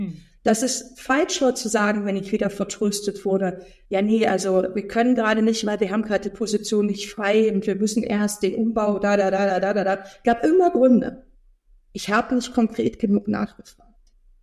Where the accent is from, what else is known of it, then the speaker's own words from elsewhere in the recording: East Germany, Germany; Ich komme aus dem Osten Deutschlands. Ich habe dann im Osten auch noch studiert in Chemnitz.